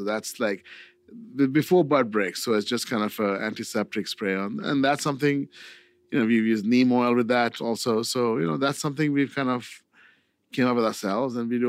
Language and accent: English; India; I'm from India